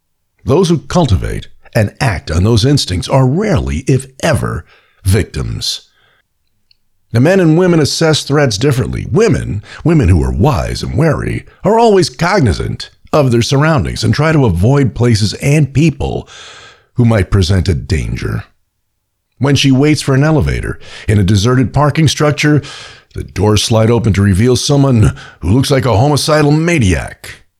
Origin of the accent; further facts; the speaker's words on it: New York City, New York, United States; Growing up in New York City, becoming adept at sizing up other people was essential to survival.